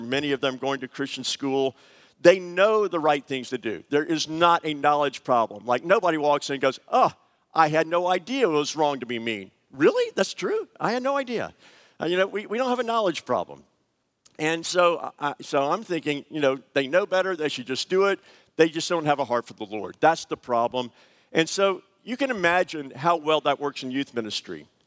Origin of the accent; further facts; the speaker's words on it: Southern United States, United States; I'm a Southerner. I like grits.